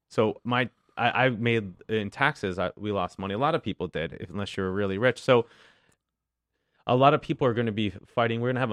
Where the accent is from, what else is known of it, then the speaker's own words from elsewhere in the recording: East Coast, United States; Yeah, I grew up on the East Coast